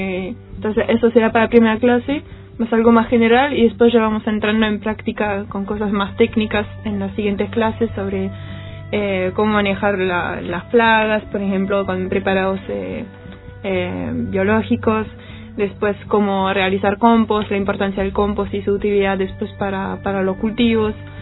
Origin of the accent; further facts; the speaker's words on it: France; Spanish is a second language; moved away as an adult; now in Argentina; Bueno, sí, tengo un acento que me queda todavía. Soy de Francia, pero no estoy en intercambio, vivo acá hace 3 años